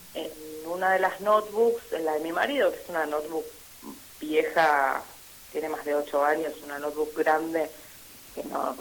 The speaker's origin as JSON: {"language": "Spanish", "region": "Buenos Aires", "country": "Argentina", "lives_now": "Neuquén, Argentina", "said": "En realidad soy de Buenos Aires, vivo en Neuquén."}